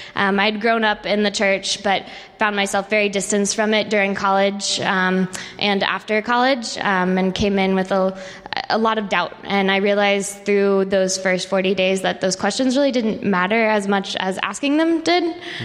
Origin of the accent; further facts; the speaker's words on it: Texas, United States; now in Boston, United States; I'm from Texas originally, but I came up here for school about 6 years ago now and haven't quite found myself back anywhere warmer.